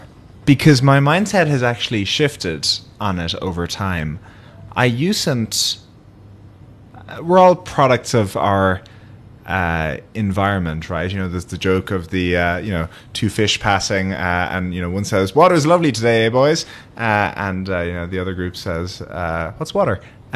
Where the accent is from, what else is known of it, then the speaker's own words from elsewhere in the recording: Limerick, Munster, Ireland; So we grew up not even in Limerick, the city proper, but in the countryside outside of Limerick.